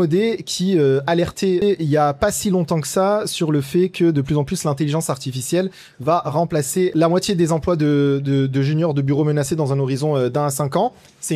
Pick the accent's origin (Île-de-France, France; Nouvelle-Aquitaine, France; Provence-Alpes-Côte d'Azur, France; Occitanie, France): Provence-Alpes-Côte d'Azur, France; Marseille; moi, je viens de Marseille, par exemple, ben, les salaires, ils sont assez bas quand on regarde.